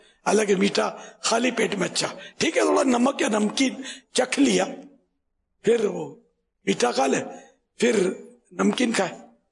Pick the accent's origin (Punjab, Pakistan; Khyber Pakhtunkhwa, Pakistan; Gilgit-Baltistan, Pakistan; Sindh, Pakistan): Sindh, Pakistan; Karachi; born there; میں گجراتی نہیں ہوں, مہمان ہوں گجرات صوبے کا, ہمارے ماں باپ میں تو کراچی میں پیدا ہوا ہوں, گجراتی ہے انڈین گجرات.